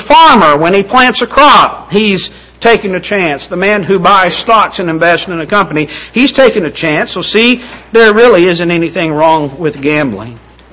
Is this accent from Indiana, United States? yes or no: no; Oklahoma, United States; I'm originally from Oklahoma. Most of my family lives in Oklahoma.